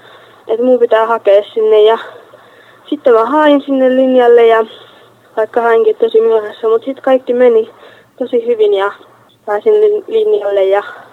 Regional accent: Vaasa, Ostrobothnia, Finland; ja olen 19 vuotta, tuun Vaasasta ja keväällä valmistuin lukiosta

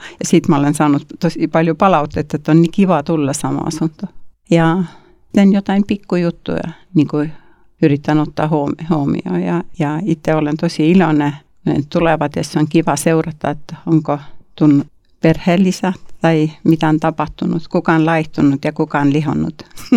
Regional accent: Saare County, Estonia; Finnish is a second language; now in Finland; Olen kotoisin Eestistä ja olen syntynyt Saaremaalla, pienellä saarella. Ja sitten uudesti syntynyt Hyvinkäällä.

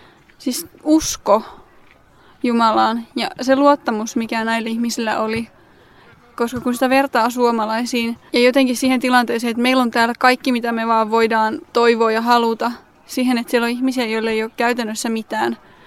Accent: Mäntsälä, Uusimaa, Finland; ja mä tuun Mäntsälästä.

